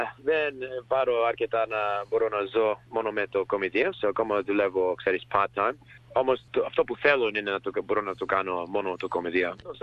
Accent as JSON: {"language": "Greek", "country": "Australia", "tie": "born or raised there", "second_language": "Greek", "said": "εγώ είμαι Αυστραλός Έλληνας, γιατί μιλάω πως βλέπω από το δικό μου το οπτική και πως μεγάλωσα εδώ και έχω και τους δύο μου γονείς γεννήθηκαν στην Ελλάδα, μεγάλωσαν εκεί πριν να έρθουν εδώ. Γι' αυτό ξέρω λίγα ελληνικά"}